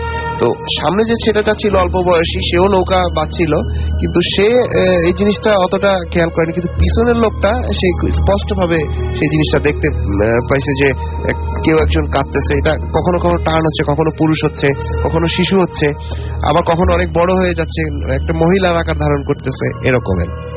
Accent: Barisal, Barisal Division, Bangladesh; Again Barishal থেকে বলছি, বরিশাল থেকে এসেছি।

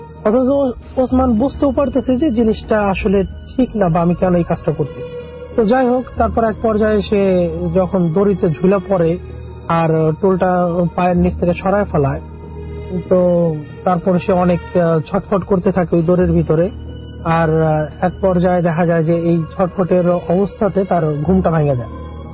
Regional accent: Tepra, Dhaka Division, Bangladesh; now in Kuwait; আমি কুয়েত থেকে বলতেছি। আমার দেশের বাড়ি মানিকগঞ্জ জেলা শিবালয় থানা গ্রাম টেপনা।

